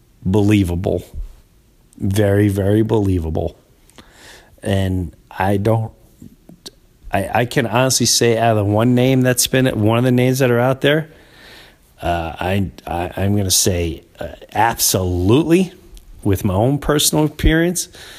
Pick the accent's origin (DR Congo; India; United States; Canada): United States; New York; where I grew up in Long Island, don't be a dick.